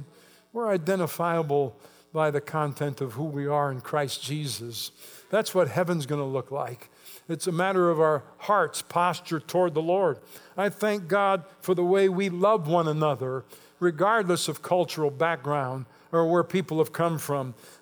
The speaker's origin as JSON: {"language": "English", "country": "United States", "said": "As crazy as it's been for the last 9 months in this country, I'm still grateful I'm born an American."}